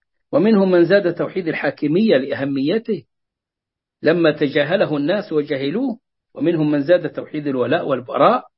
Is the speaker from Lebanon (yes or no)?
no; Egypt; حتى أنه عندنا في مصر بيقول لك أنه ظاهرة الإلحاد صارت منتشرة